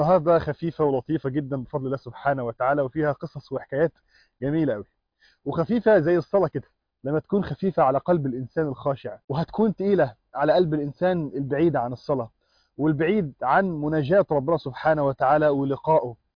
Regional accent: Alexandria, Alexandria Governorate, Egypt; في الوقت ده أنا يومها بالليل رحت المسجد عندنا في اسكندرية

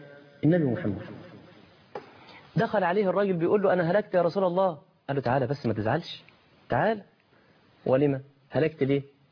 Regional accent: Egypt; يعني خاصة عندنا في مصر عندهم شغل بقى الإيه

